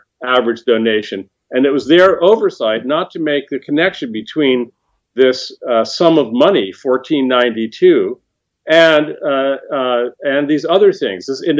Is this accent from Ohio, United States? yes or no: yes; Shaker Heights, Ohio, United States; born there; I was born in Shaker Heights outside of Cleveland, Ohio.